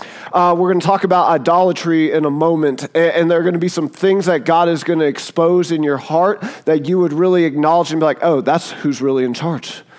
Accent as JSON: {"language": "English", "region": "the South", "country": "United States", "said": "I'm kind of redneck, right? I'm from the South and I like to hunt and do that kind of thing."}